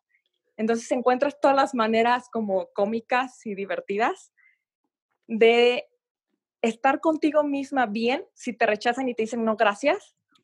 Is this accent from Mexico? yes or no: yes; Puerto Vallarta, Jalisco, Mexico; tengo 29 años, yo soy de Puerto Vallarta